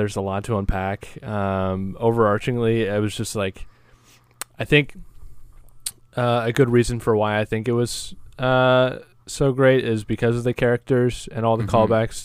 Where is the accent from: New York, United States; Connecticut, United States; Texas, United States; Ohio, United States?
Ohio, United States; Jackson; I went to see the Spider-Man in my hometown, which, first of all, I just want to say, I went to see it at my home theater in small town Jackson, Ohio